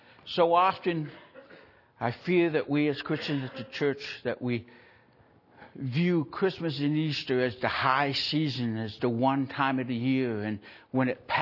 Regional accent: Canada; I grew up in Canada and I played hockey. Of course, you can't be Canadian unless you play hockey.

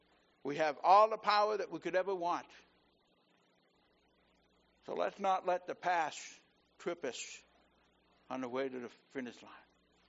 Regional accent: Canada; Being a Canadian, I understand the historical background and the pride connected to the word patriot.

